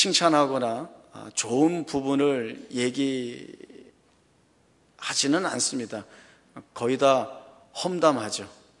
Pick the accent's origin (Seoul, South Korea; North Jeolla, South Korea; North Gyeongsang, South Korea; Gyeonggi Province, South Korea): Seoul, South Korea; 저는 어렸을 때 마포에 살았기 때문에 남산타워하고 국회의사당만 지나가면 항상 저주봉이 열리면 되는구나, 그렇게 생각을 해서